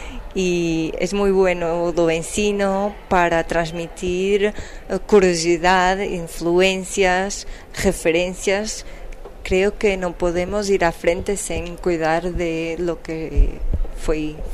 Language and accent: Spanish; Viana do Castelo, Portugal; Spanish is a second language; Soy de Viana do Castelo y de un pueblo llamado Cajeso, que es una ciudad entre Porto y Vigo, pero estoy mayoritariamente en Porto. Uh-huh. Es mi ciudad de elección.